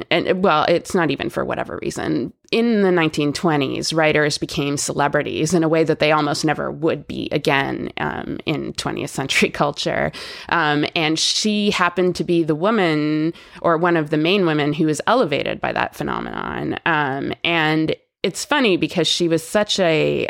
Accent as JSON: {"language": "English", "country": "Canada", "tie": "born or raised there", "said": "I'm Canadian and I grew up there and my cultural touchstones are different."}